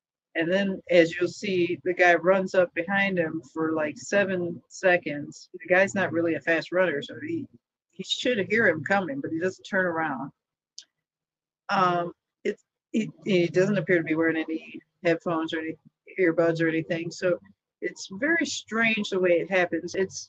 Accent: Chicago, Illinois, United States; The one that's going around currently is from Chicago, my hometown.

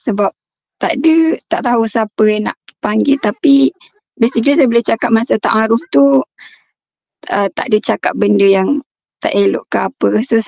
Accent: East Coast, Malaysia; Saya dari Pantai Timur, umur mid-20.

